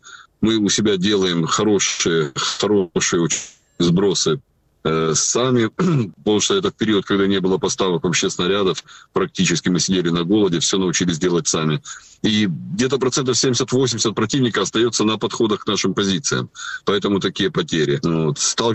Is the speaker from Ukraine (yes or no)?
yes; Horlivka, Donetsk Oblast, Ukraine; Я просто вырос в Горловке, и я эти места знаю.